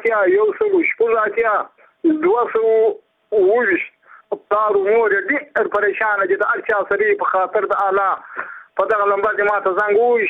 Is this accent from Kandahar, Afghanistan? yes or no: no; Badghis, Afghanistan; زه خپل د بادغیس ولایت یم د مخور د ولسوالۍ یم دغه د کلی یم